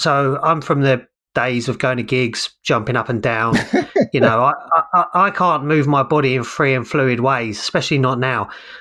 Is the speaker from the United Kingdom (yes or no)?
yes; Cheam, London, United Kingdom; Yeah, I'm from Cheam.